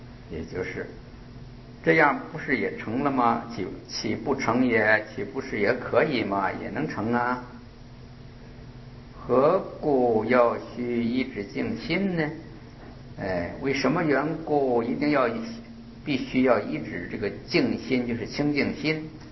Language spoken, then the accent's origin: Chinese; China; 我们中国人呢讲这个佛法呢，都是前一念是先的一念，头一念，后一念呢就是后来又起来的这念